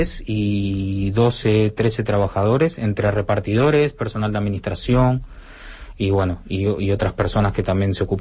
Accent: Argentina; now in Barcelona, Spain; Yo soy argentino y desde pequeñito siempre me he dedicado a esto, al principio en bicicleta, luego en moto, y aquí cuando llegué a Barcelona por el 2005

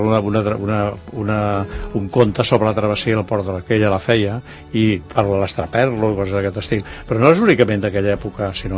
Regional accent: Barcelona, Catalonia, Spain; com que jo soc de la Barceloneta, vaig pensar reunir relats de la Barceloneta

